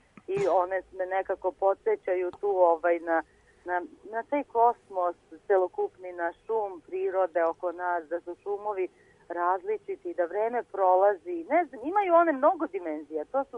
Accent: Lipolica, Šumadija and Western Serbia, Serbia; Ja sam rođena u Mačvi, odrasla sam do škole u Lipolicu kod dede koji je baš bio vinogradar

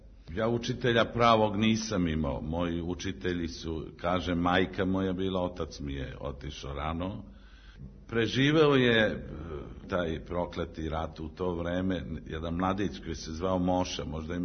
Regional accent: Kraljevo, Raška District, Serbia; A ja sam rođen u Kraljevu, ratno sam dete.

